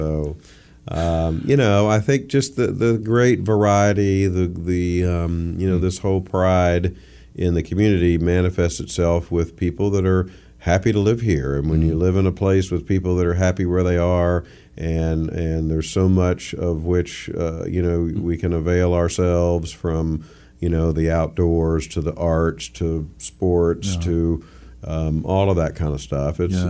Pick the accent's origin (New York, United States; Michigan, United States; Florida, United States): Florida, United States; Fort Walton Beach; You know, I came from Fort Walton Beach, where there were two legs to the stool, tourism and the military